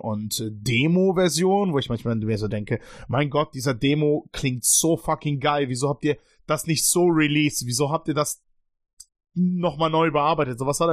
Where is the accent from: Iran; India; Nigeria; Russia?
Russia; Moscow; ich komme aus Moskau